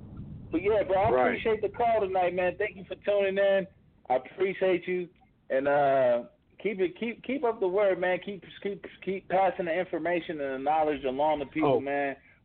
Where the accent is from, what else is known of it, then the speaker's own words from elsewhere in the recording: Louisiana, United States; I'm not from the South, bro. From Louisiana, bro.